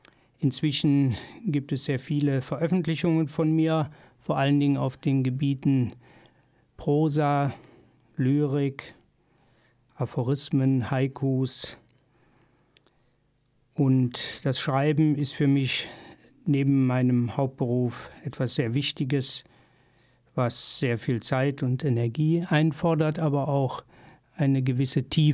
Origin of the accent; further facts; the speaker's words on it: Kelkheim, Hesse, Germany; Ich stamme aus Kelkheim im Taunus.